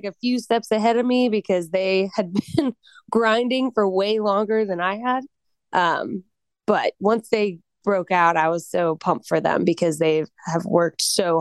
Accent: Colorado, United States; I'm from Colorado.

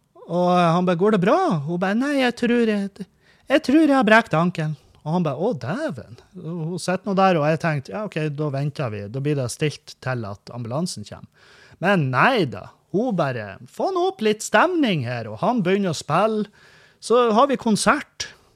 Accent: Svartisen, Nordland, Norway; i Hollandsfjorden. Der er jeg vokst opp. Jeg vokste opp på Svartisen. Mamma jobbet der en stund, og vi var masse på Svartisen da vi var ung.

